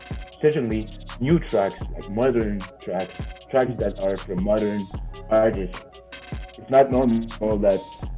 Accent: France; first language French; English is a second language; And myself, I was born French. My father is French. My mother is Asian. So I grew up in French. Yeah, I learned English

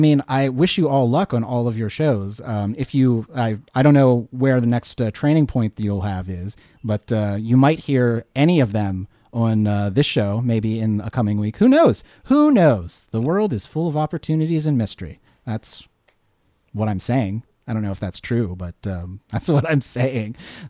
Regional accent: United States; As I've said many times on this show, I grew up in the States.

